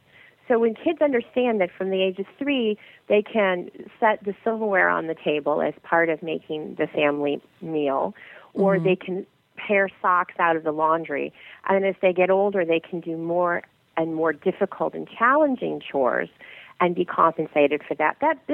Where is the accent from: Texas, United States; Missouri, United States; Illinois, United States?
Missouri, United States; St. Louis; I grew up in the Midwest. And my mother loved to have the air conditioning down to 72 in St. Louis in the summer when it was very humid.